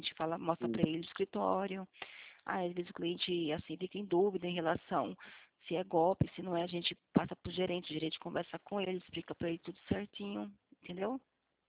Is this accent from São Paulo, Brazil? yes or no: yes; São Paulo, Brazil; Eu sou de São Paulo.